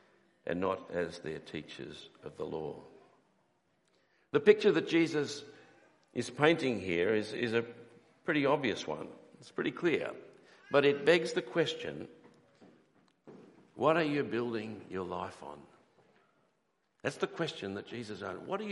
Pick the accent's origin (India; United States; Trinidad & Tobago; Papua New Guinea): Papua New Guinea; Port Moresby, National Capital District; Went to primary school with when I was growing up in Port Moresby as a young boy.